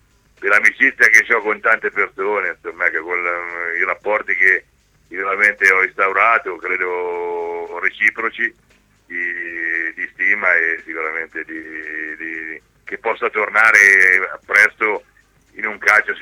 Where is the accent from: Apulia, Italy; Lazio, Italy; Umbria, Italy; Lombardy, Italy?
Umbria, Italy; Perugia; Io non sono d'Ancona, sono di Perugia